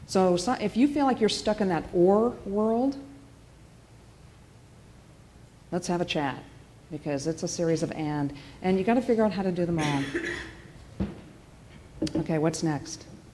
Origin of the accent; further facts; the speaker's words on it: Los Angeles, California, United States; I'm from California. Sorry, I also grew up in Los Angeles.